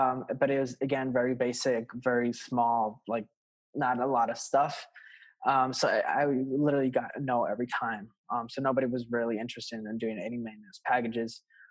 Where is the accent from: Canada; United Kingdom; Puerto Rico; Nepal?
Puerto Rico; I was living in Puerto Rico. I am from Puerto Rico, born and raised.